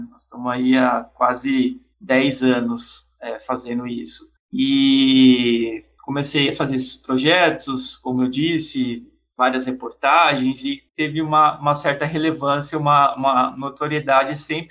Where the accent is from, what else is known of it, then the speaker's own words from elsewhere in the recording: Cubatão, São Paulo, Brazil; Eu cresci em Cubatão, foi o primeiro polo industrial de Cubatão, a primeira cidade a se industrializar